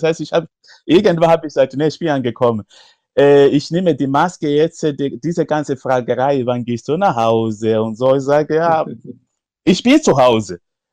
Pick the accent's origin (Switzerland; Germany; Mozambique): Mozambique; Ich komme tatsächlich aus Mosambik.